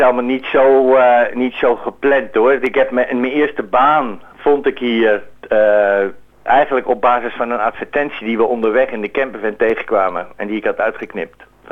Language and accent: Dutch; Netherlands; Dat wij het als Nederlanders het leuker vinden om echt even onze mouwen op te stropen en ervoor te gaan.